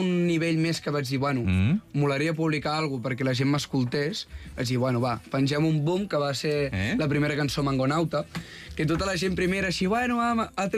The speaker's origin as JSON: {"language": "Catalan", "town": "Vilobí del Penedès", "region": "Catalonia", "country": "Spain", "said": "Soc de Vilobí del Penedès."}